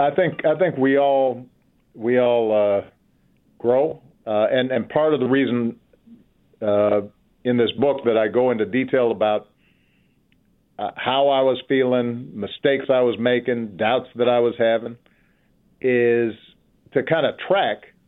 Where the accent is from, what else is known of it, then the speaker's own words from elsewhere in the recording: Hawaii, United States; She's, you know, she thinks because I grew up in Hawaii that I'm more chill.